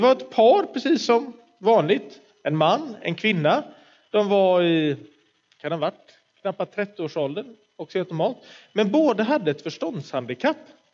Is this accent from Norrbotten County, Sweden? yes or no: no; Gothenburg, Västra Götaland County, Sweden; som sagt. Jag kommer från Göteborg, är präst i Svenska kyrkan i Kungälv.